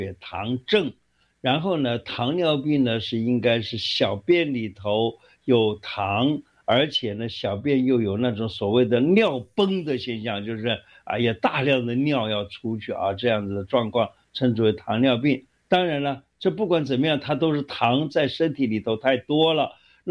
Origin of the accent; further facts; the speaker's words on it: Taiwan; 你看，我们台湾人啊，有一个这个，就是有个习俗啊